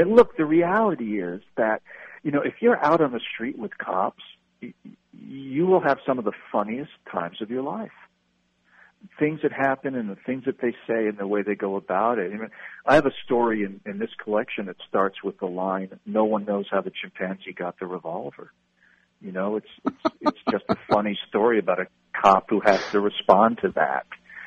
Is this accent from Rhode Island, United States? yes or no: yes; Rhode Island, United States; Although in the summers I live in New England, where I grew up in Rhode Island, quite near the beach